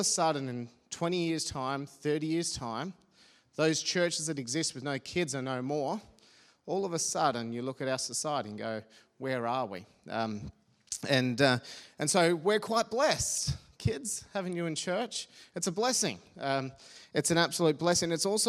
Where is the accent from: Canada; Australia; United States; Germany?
Australia; Adelaide, South Australia; I grew up in Adelaide, went to a church at the time called Southside, went on to Edge Church